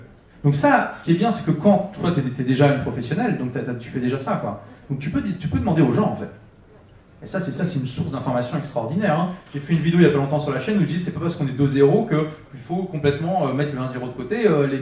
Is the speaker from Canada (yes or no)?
no; France; accent: French; moi, j'ai un gros accent français quand je parle anglais.